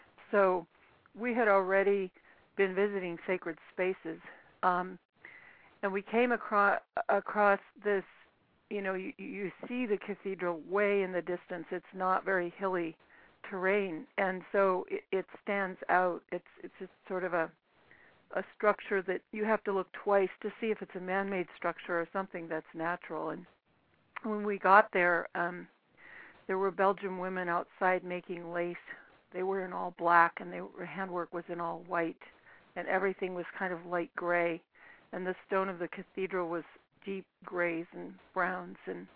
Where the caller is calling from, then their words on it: Portland, Oregon, United States; I am. Yes, I'm calling from Portland, Oregon.